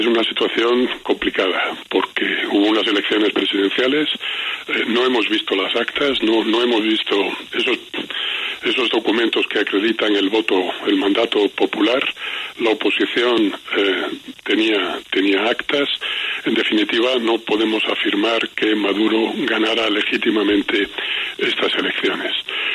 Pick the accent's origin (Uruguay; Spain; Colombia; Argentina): Spain; Es un fenómeno que sucedió en mi país. Yo soy de origen español, hace pocas semanas, así que comprendemos muy bien.